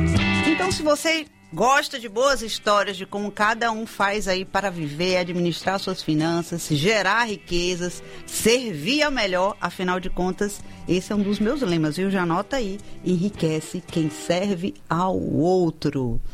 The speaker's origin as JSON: {"language": "Portuguese", "region": "Bahia", "country": "Brazil", "said": "como bom baiano"}